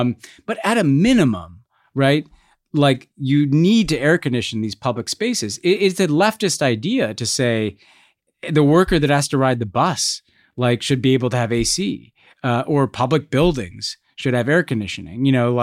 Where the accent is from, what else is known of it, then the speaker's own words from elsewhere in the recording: United States; as an American, what really struck me is, yes, maybe you're aware that homes, apartments, don't have air conditioning